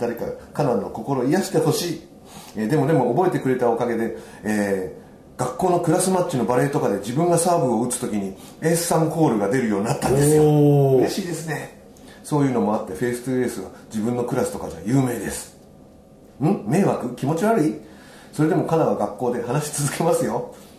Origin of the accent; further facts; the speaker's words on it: Hiroshima, Japan; accent: Hiroshima dialect; だって私のお便りやたら広島弁が目立つだけの馬鹿げた話だったから